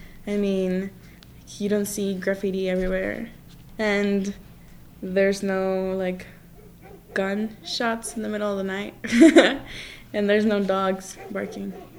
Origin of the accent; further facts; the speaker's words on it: Ciudad Juarez, Chihuahua, Mexico; I was born in Ciudad Juarez, Chihuahua, and I remember my grandma's house